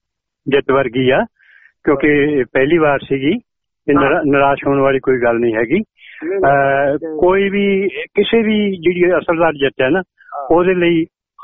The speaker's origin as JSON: {"language": "Punjabi", "town": "Nakodar", "region": "Punjab", "country": "India", "tie": "born or raised there", "said": "ਸਾਡਾ ਸ਼ਹਿਰ ਨਕੋਦਰ ਆ"}